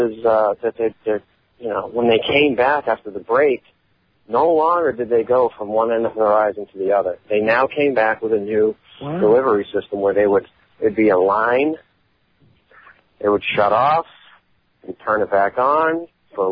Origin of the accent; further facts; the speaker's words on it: Boston, Massachusetts, United States; I'm from Boston, so you know, winter is pretty chilly.